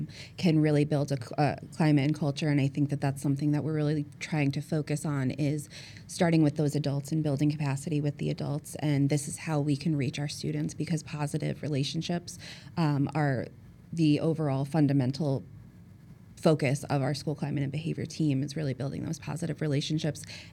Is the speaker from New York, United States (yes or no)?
yes; New York, United States; moved away as an adult; I am from New York. I worked primarily with students with autism since I was 18, and then moved to Florida, became a behavior specialist after doing some ABA training